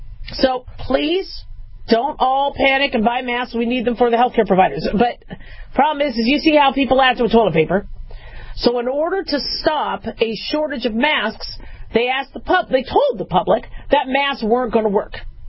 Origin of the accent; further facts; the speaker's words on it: California, United States; And I love California. I'm from California, you know, so I'm still a Californian.